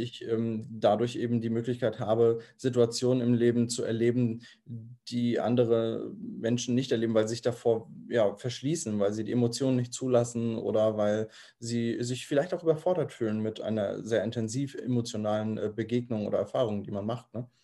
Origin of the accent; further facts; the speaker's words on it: Lübeck, Schleswig-Holstein, Germany; komme ursprünglich aus Lübeck, bin gebürtiger Lübecker